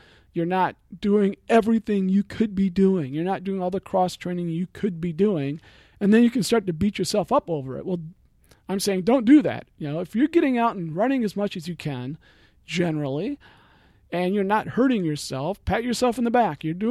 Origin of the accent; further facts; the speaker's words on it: Midwest, United States; And I'm a guy from the Midwest, and so for me, this is going to be a gigantic challenge.